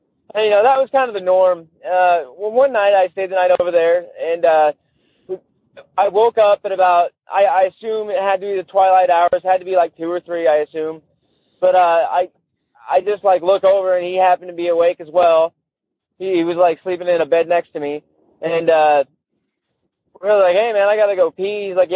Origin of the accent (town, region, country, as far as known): St. Helens, Oregon, United States